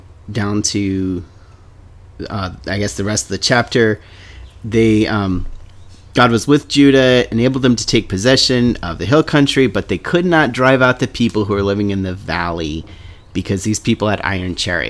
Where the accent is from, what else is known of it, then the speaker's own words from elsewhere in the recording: New England, United States; But yeah, I grew up in New England